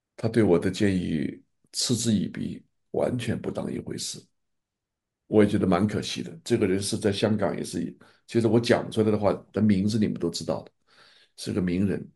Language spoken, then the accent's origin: Chinese; China; 我是在大陆成长的，但是我是因为从小写书法嘛，所以我是一直写繁体字的